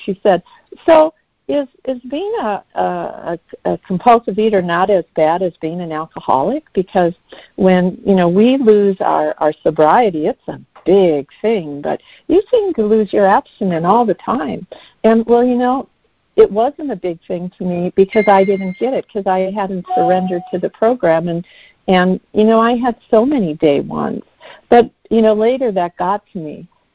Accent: Wisconsin, United States; And I grew up in Wisconsin. And so wintertime, a lot of times, we had snowstorms and things.

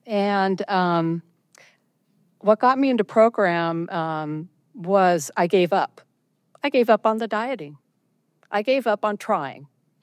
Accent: Gresham, Oregon, United States; I am from Gresham, Oregon.

